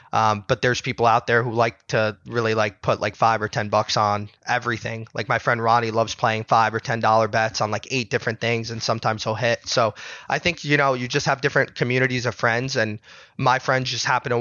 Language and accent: English; New York, United States; also born or lived in New Jersey; growing up in New York and New Jersey, there's a huge culture around sports betting and, you know, sports in general.